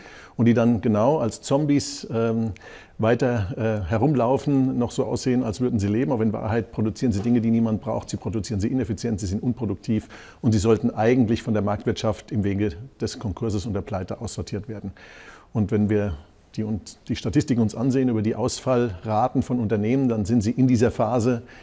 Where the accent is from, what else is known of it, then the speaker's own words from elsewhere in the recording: Germany; Als Deutscher muss ich natürlich sagen